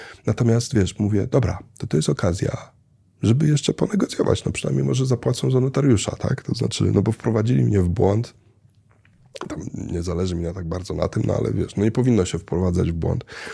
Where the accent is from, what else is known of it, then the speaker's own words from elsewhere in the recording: Łódź, Łódź Voivodeship, Poland; born there; Ja urodziłem się w Łodzi, miałem rodzinę